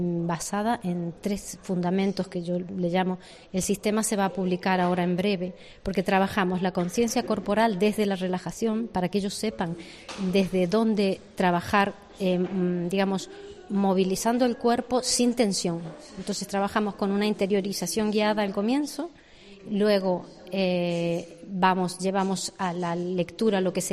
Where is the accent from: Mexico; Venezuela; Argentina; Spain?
Argentina; accent: Argentine; moved away; la tenía lejos, porque yo soy argentina, ya se nota por mi acento, ¿no?